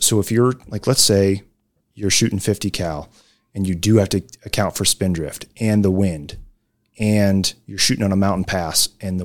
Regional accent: United States; I'm an American, I shoot in yards.

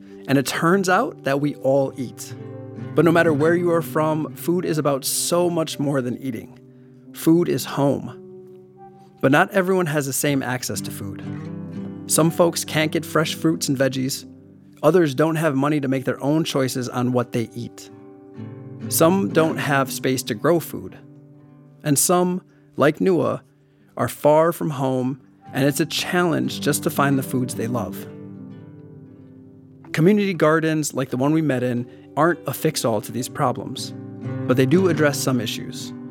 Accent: Milwaukee, Wisconsin, United States; Now, I'm from Milwaukee, but my food home spans from my abuelita's tamales to charnina, or Polish blood soup.

